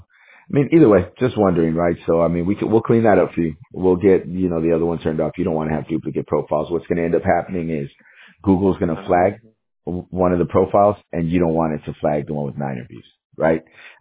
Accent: Texas, United States; I'm also here from Texas.

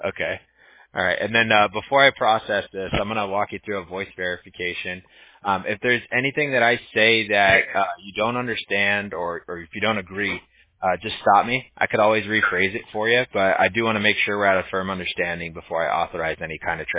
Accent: Santa Ana, California, United States; born there; So I tell people I was born in Santa Ana, California, and they're like, that exists?

